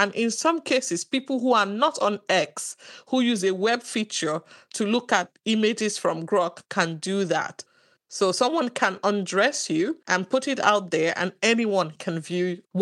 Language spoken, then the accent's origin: English; Nigeria; I'm Nigerian